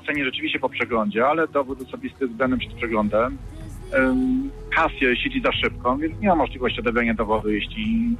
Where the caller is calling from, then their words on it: Łódź, Łódź Voivodeship, Poland; u mnie w Łodzi